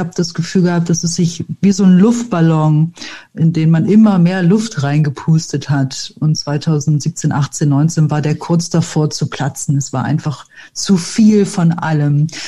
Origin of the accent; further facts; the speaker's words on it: Bremen, Germany; Ich meine, ich komme aus Bremen.